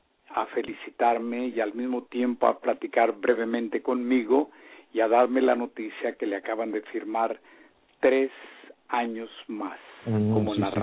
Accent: Mexico; moved away as an adult; cuando yo me vine de México en 1945, 46, lo hice por una razón muy grande.

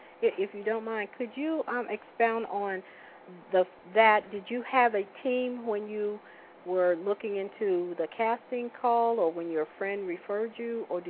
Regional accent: Richmond, Virginia, United States; I'm from Richmond, Virginia.

